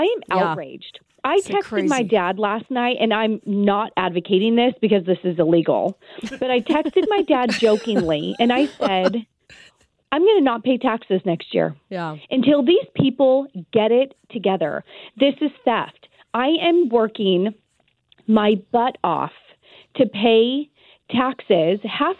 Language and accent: English; California, United States; I'm born and raised in California